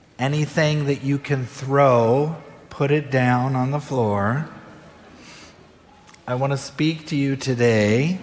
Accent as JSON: {"language": "English", "town": "Philadelphia", "region": "Pennsylvania", "country": "United States", "tie": "born or raised there", "said": "I grew up in Philadelphia, Independence Hall, the Liberty Bell, Betsy Ross, who allegedly sewed up one of our first flags, Benjamin Franklin's house and grave, Valley Forge."}